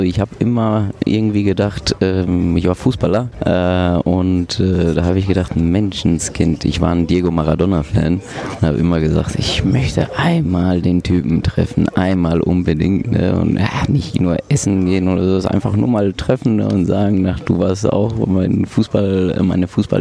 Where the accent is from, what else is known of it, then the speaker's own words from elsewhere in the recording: Bochum, North Rhine-Westphalia, Germany; born there; Mein Vater hatte ein Restaurant und auch in Bochum-Langdreher, wo ich geboren bin.